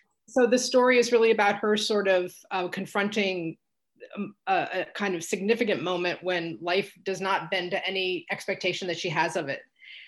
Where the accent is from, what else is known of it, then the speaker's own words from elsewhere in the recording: New York City, New York, United States; I grew up in New York City, actually, in which case I took public transportation, you know, quite early on.